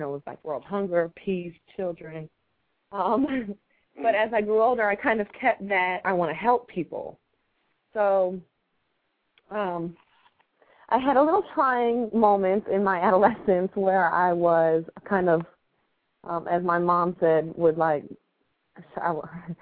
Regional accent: New Jersey, United States; Actually, I grew up in New Jersey. As country as I am, I know that's kind of hard to believe. But I grew up in New Jersey

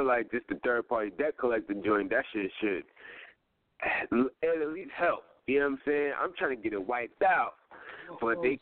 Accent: Queens, New York, United States; Yeah, I'm straight from Queens, for real. You know what I mean?

